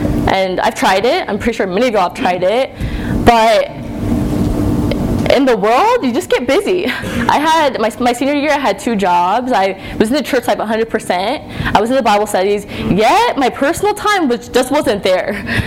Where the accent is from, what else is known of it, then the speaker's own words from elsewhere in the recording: Denton, Texas, United States; I'm from Denton, Texas.